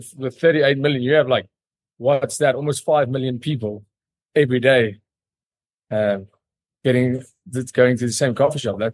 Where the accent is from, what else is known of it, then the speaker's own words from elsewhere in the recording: South Africa; I'm South African.